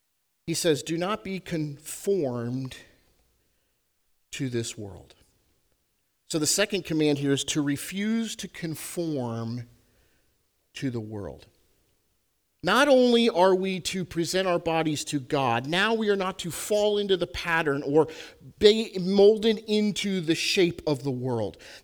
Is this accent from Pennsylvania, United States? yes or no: yes; Pennsylvania, United States; I don't get out as much anymore, but I grew up in Pennsylvania, so I did a lot of bow hunting.